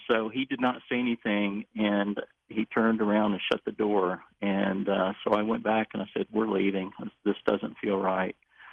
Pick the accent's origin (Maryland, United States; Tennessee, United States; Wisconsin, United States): Tennessee, United States; Memphis; Well, we're all from this area. Yeah, I was born and raised in Memphis.